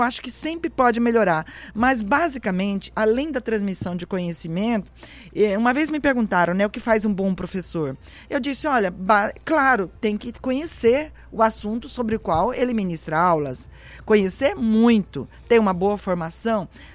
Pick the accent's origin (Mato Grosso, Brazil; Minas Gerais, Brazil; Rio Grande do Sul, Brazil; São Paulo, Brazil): Mato Grosso, Brazil; also born or lived in Goiás; Depois eu fui ser criada em Mato Grosso. Eu fui com 5 anos para Mato Grosso, em Rondonópolis e Cuiabá.